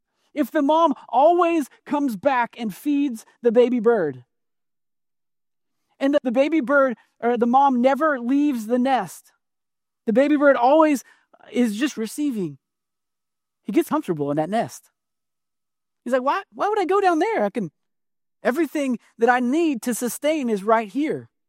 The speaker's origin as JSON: {"language": "English", "town": "Kansas City", "region": "Missouri", "country": "United States", "tie": "born or raised there", "said": "I know all about Patrick Mahomes. I grew up in Kansas City. How can you not?"}